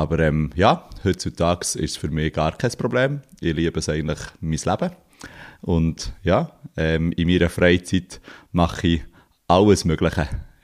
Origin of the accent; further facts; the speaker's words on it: Bern, Switzerland; Ich bin als ganz einfacher Bauernsohn aufgewachsen im Emmental.